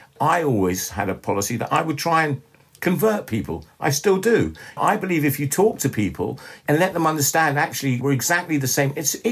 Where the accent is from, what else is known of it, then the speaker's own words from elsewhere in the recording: London, United Kingdom; I was brought up in London.